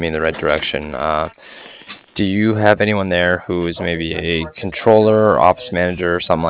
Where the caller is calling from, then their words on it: Cardiff, Wales, United Kingdom; And I'm calling from Cardiff, C-A-R-D-I-F-F, like Frank.